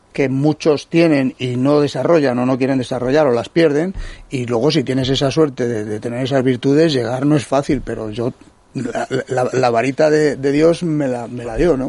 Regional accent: Spain; soy español

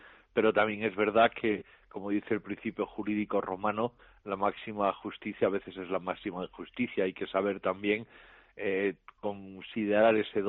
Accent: Andalusia, Spain; yo soy andaluz y he vivido muchos años en Andalucía, he podido estar 8 años recientemente en Andalucía.

